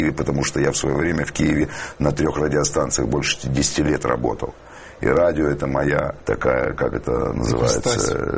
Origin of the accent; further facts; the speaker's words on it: Kyiv, Ukraine; а потім я народився тут, як киянин. Корінний.